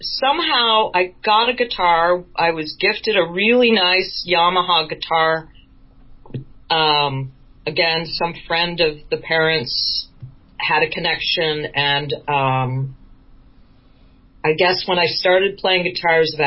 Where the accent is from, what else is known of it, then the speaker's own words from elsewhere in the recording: New York City, New York, United States; born there; moved away; also born or lived in Boston / Minnesota; We were living outside of Boston at that point. I was born in New York City, but because of Dad's work, we went to Boston and we went to Minnesota for about 7 years.